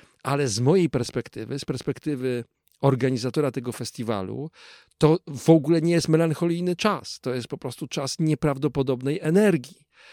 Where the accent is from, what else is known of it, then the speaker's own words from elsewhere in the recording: Kraków, Lesser Poland, Poland; Nawet nie dlatego, że jestem stąd i mi to spowszedniało.